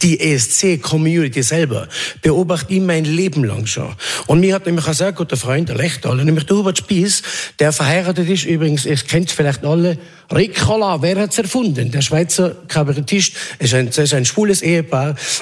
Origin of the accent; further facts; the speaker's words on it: Tyrol, Austria; das ist für mich als Tiroler wichtig.